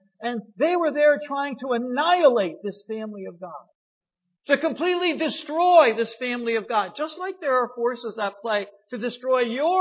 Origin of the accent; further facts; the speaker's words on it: Troy, New York, United States; I'm from Troy, New York. There's a Shushan just up the road from us, just a couple of miles.